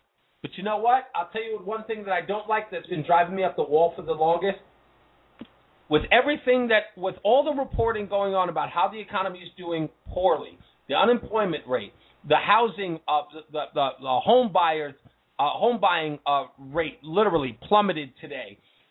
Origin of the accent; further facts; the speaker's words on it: New York, United States; I'm originally from New York. I'm a big fan of your work.